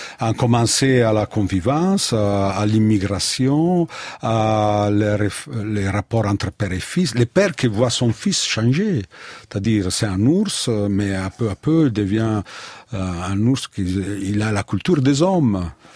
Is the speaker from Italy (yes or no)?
yes; Italy; French is a second language